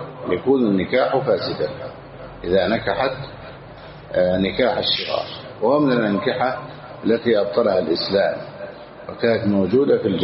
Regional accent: Egypt; بلدنا مصر

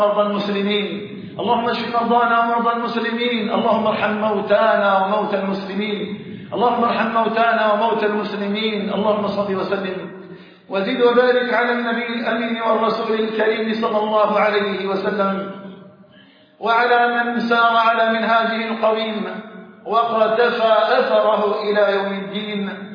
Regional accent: Algeria

